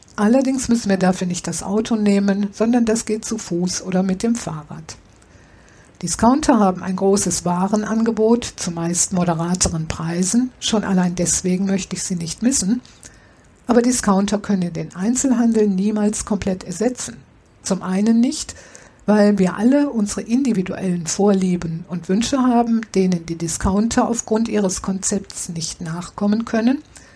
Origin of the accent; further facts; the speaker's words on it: Rhineland-Palatinate, Germany; Ich bin in einem Dorf in Rheinland-Pfalz groß geworden. Während meiner Kindheit und Jugendzeit hatte der Ort 1600 Einwohnerinnen und Einwohner.